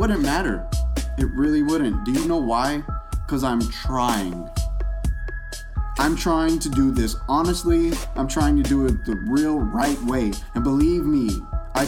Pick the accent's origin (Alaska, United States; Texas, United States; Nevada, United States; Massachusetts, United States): Nevada, United States; Las Vegas; I come from Vegas. Like, what do you want from me? You know, like, I'm going to drink differently. You know what I'm saying? Like, I grew up knowing all about the bar scene.